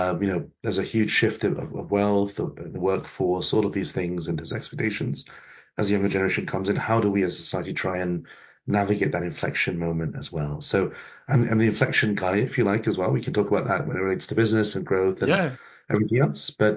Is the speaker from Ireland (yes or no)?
no; India; I'm Indian, and so this idea of karma is what is a strong idea.